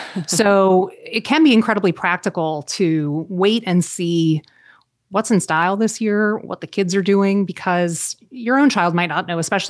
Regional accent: Florida, United States; because I grew up in Florida, but I went to college in Illinois and I didn't know what winter clothing was.

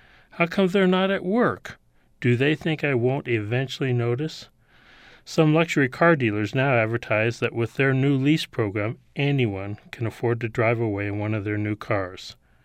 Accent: United States; And it just so happens that I am an American.

